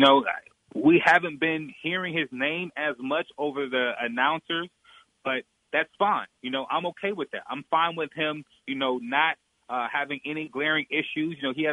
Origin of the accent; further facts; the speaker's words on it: Florida, United States; I grew up watching him because I went to I'm from Florida, so he went to UF